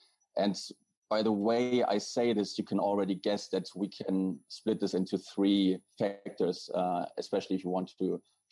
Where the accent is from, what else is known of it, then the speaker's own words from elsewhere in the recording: Germany; English is a second language; now in Madrid, Spain; I'm originally from Germany. But I'm also living here in Spain, in Madrid.